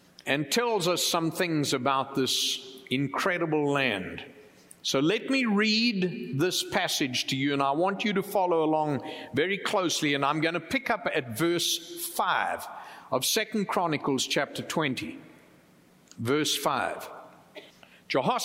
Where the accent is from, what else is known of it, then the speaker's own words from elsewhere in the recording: United States; So as a Christian, as an American, I'm going to vote.